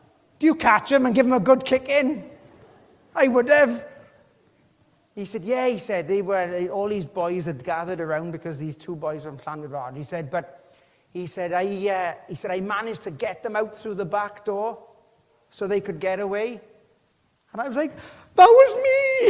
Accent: Rhondda, Wales, United Kingdom; growing up in the Rondas never always been an easy task. I remember going to a youth club in Pontyclun

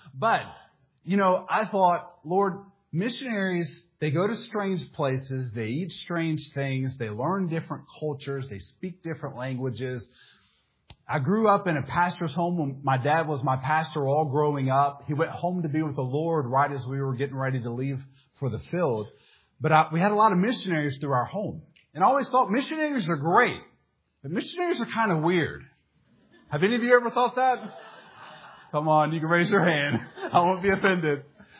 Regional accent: Atlanta, Georgia, United States; I grew up in the Atlanta area. I remember in high school, I made pretty good grades, except for one class.

